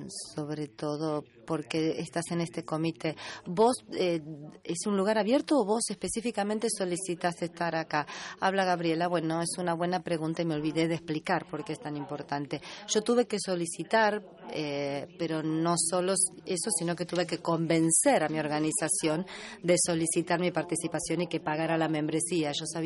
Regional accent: Mexico; de México.

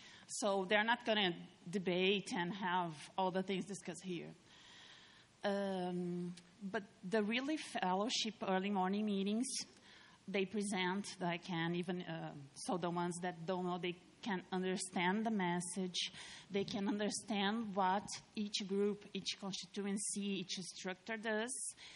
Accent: Brazil; I'm from Brazil. I'm here as a fellow.

